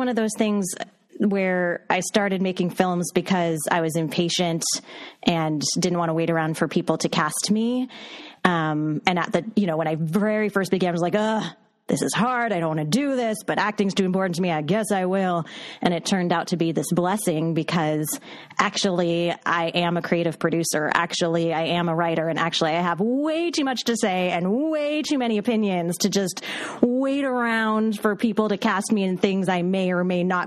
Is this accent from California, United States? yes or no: yes; California, United States; Yeah. Yeah. Bay Area.